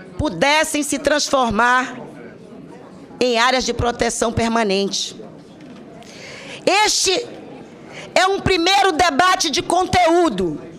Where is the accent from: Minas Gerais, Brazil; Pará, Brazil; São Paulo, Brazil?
Pará, Brazil; não apenas porque sou da Amazônia, porque sou do estado do Pará